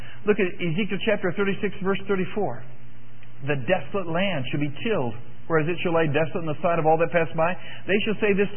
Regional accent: Kansas, United States; I mean, I'm from Kansas, and so I'm still thrilling in all the flowers and so on that you guys have here.

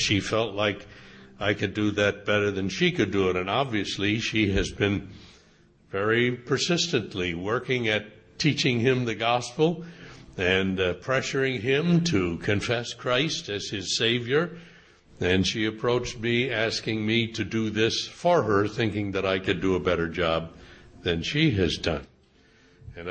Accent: Midwest, United States; I'm a Midwesterner, you know, and I've lived here all my life

